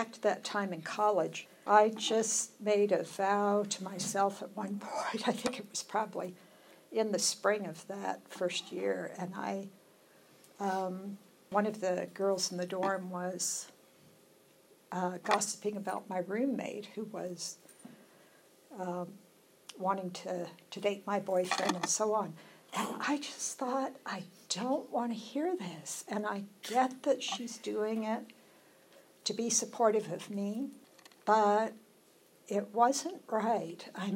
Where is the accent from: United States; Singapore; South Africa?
United States; the South; I grew up in the South, so I went to university in the South.